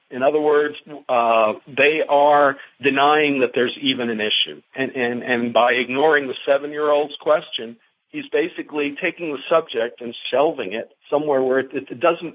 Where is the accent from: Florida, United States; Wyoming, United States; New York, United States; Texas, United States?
Florida, United States; now in Fresno, United States; I'm from Florida, but I'm now currently in Fresno, California.